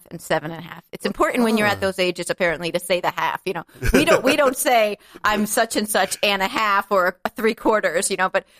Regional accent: Rhode Island, United States; also born or lived in Virginia / New York; now in Los Angeles, United States; No. I mean, I was born in Virginia, but I mostly grew up in Rhode Island, and I lived in New York for 24 years.

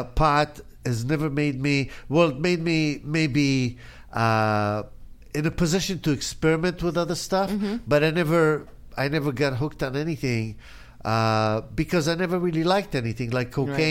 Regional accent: Israel; now in United States; when I was growing up in Israel, America was like a dream for everybody, right?

